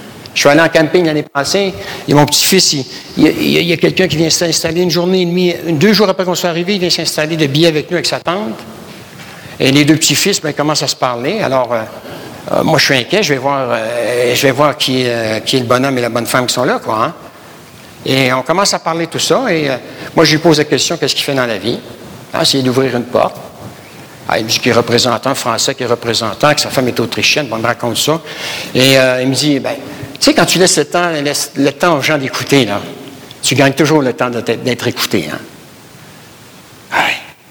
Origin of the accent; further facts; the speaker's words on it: Canada; now in Belgium; Je n'ai sûrement pas d'ici avec l'accent que j'ai, hein. Et je leur dis, non, je viens du Canada.